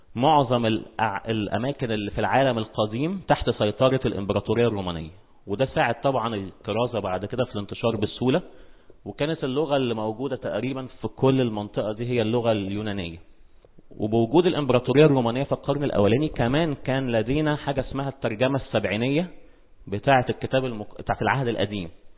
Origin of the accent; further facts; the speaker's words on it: Egypt; زي ما احنا بنعتبر مين عندنا في مصر؟